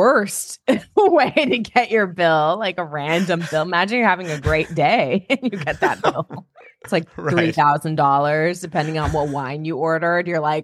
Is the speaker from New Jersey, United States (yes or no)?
no; California, United States; like as a Californian, I'm like, yeah, that's part of our identity.